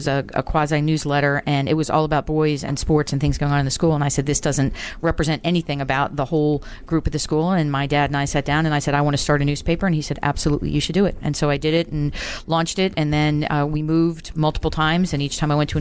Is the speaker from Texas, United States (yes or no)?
no; Baltimore, Maryland, United States; Baltimore, Maryland.